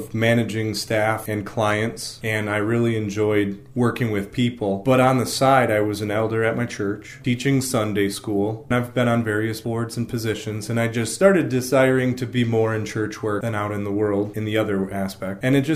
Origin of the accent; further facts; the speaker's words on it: Michigan, United States; now in Fort Wayne, United States; We come from Michigan, and I'm a formal civil engineer